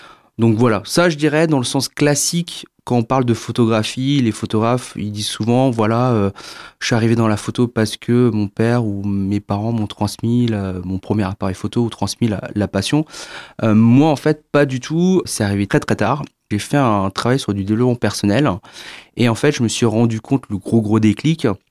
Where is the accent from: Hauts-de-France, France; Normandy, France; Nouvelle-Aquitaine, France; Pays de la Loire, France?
Hauts-de-France, France; Beauvais; je suis originaire de l'Oise, donc à Beauvais, donc connu pour son aéroport Ryanair quand on n'habite pas très loin de Paris. Et puis, ça fait 4 ans que j'habite en Bretagne.